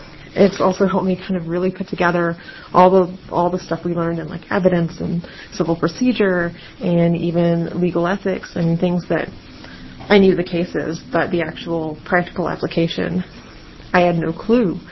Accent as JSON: {"language": "English", "region": "the South", "country": "United States", "said": "One of the reasons I'm from the South, and one of the reasons I came to Oregon and to UO Law specifically was because this clinic was available."}